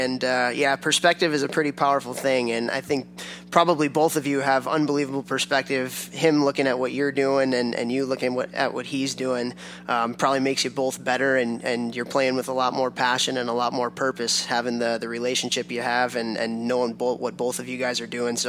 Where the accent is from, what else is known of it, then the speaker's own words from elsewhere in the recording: Chicago, Illinois, United States; I'm from Chicago, from the north side of Chicago